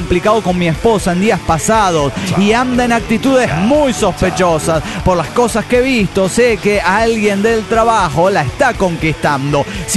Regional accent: Bogotá, Colombia; de Bogotá, Locombia.

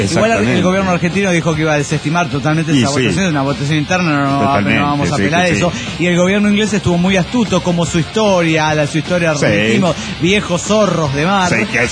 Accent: Aguascalientes, Mexico; de Aguascalientes, México.

